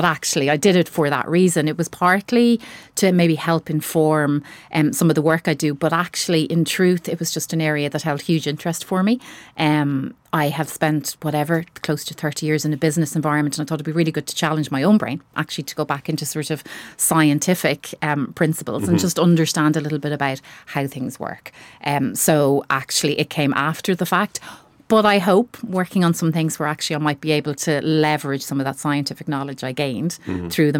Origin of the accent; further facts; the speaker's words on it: Athlone, Leinster, Ireland; So actually I'm from Athlone.